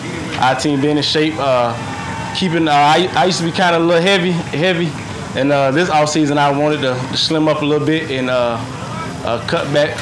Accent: Tampa, Florida, United States; I stay north of Tampa. I'm from Tampa, but I live outside of Tampa.

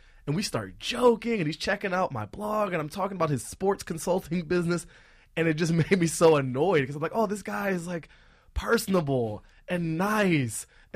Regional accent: Washington, District of Columbia, United States; I grew up in Washington, D.C., and so federal government news was local news.

